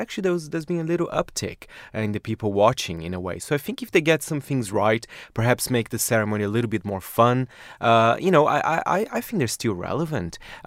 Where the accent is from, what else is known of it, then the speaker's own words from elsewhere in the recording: Brazil; now in United Kingdom; I mean, I'm from Brazil.